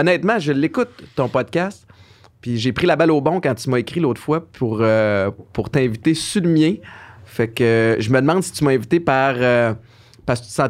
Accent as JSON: {"language": "French", "town": "Montreal", "region": "Quebec", "country": "Canada", "tie": "born or raised there", "said": "Je suis né j'ai grandi à Hunsick."}